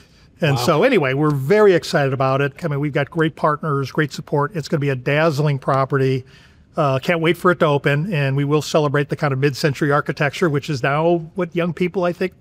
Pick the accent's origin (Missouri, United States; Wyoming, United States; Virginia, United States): Missouri, United States; St. Louis; a little bit of the perception that we locals, I'm born and raised here, might have about our community versus people who come here and see what a terrific cultural city this is. I contend that St. Louis has